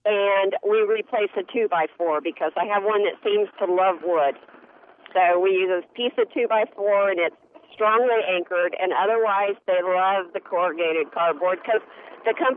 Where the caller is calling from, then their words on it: Tampa, Florida, United States; from Tampa.